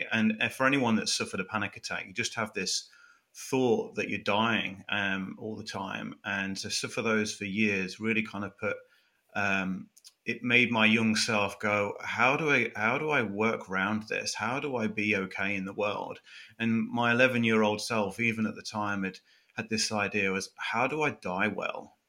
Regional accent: Leicester, East Midlands, United Kingdom; Yeah, so like you said, born and raised in Leicester. So Leicester's right in the middle of England.

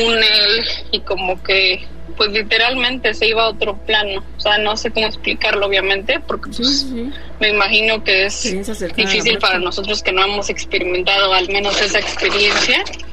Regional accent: Mexico City, Mexico; now in Chicago, United States; Pero soy chilanga, de allá de Ciudad de México, orgullosamente.

